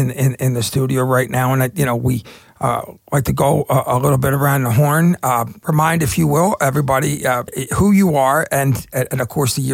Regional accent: Philadelphia, Pennsylvania, United States; I'm a construction worker from Philly, right?

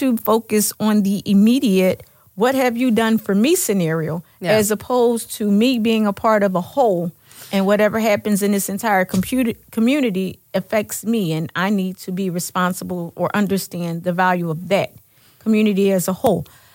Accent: Philadelphia, Pennsylvania, United States; Because a lot of people in my neighborhood is still there, because I grew up in North Philly.

